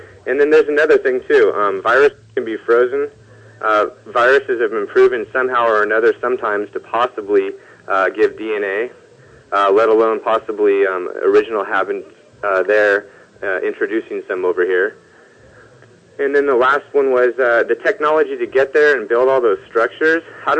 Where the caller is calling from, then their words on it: California, United States; again from California.